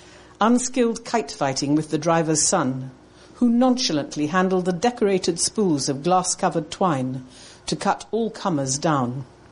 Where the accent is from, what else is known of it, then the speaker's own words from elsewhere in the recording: India; I was born and brought up in India.